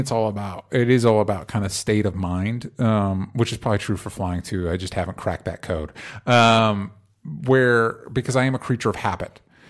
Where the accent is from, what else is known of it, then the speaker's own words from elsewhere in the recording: Florida, United States; I grew up in Florida, and I took a road trip out here when my friend moved out here.